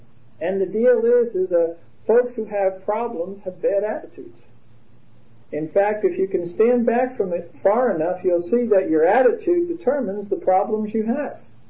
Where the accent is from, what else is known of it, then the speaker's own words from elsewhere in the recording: Brooklyn, New York, United States; I'm from Brooklyn. And you never ask anybody from Brooklyn what they do for a living.